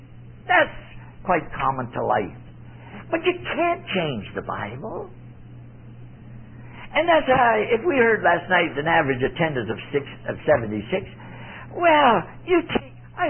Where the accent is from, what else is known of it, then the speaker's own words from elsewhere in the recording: Ontario, Canada; born there; we couldn't go to a cold place like where I was born in Ontario.